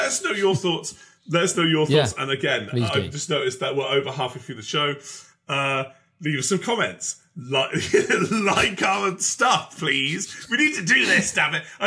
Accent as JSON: {"language": "English", "country": "United Kingdom", "said": "it's the less cool things about being British is that reflection"}